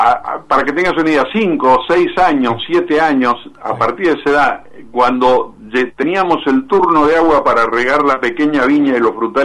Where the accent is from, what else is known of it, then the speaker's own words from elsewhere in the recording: Mendoza, Argentina; Soy mendocino, así que sé de qué estás hablando.